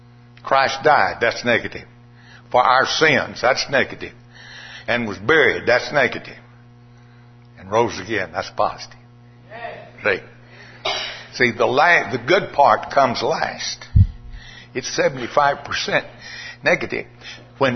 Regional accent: Coleman, Texas, United States; Hey, I come from Coleman, Texas. You go nowhere and turn right to get to Coleman.

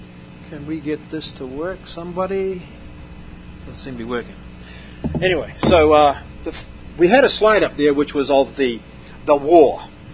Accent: New Zealand; Now, I come from New Zealand.

